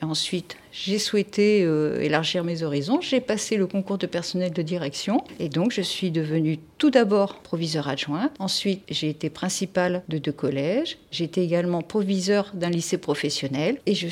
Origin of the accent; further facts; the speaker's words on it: Poitiers, Nouvelle-Aquitaine, France; Alors moi, je suis pas du tout de la région. Je suis du Poitou. Je suis née à Poitiers, donc j'ai fait mes études à Poitiers.